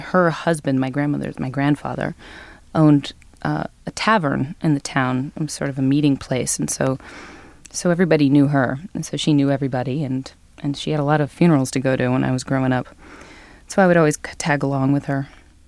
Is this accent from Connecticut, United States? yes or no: yes; New Haven, Connecticut, United States; I grew up in New Haven, Connecticut, and I grew up singing and studying singing and singing with different choruses at Yale and different choruses in New Haven and around there